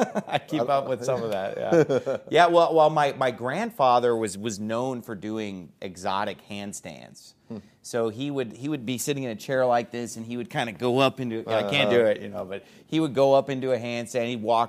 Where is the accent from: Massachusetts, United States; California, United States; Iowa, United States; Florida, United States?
California, United States; Sacramento; moved away as an adult; now in Arizona, United States; I was born in Sacramento, California. I was born at Kaiser North on Morse Avenue. And I lived there my entire life up until I was 22 years old when I went off to Hiles Anderson College.